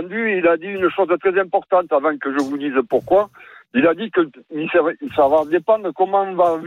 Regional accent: Bordeaux, Nouvelle-Aquitaine, France; Non, moi je suis en tant que bordelais, je suis traumatisé moi.

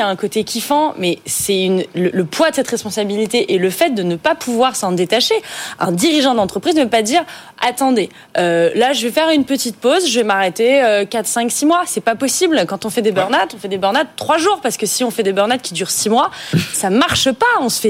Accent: Auvergne-Rhône-Alpes, France; je viens d'Auvergne, j'ai une grande partie de ma famille qui est en Auvergne

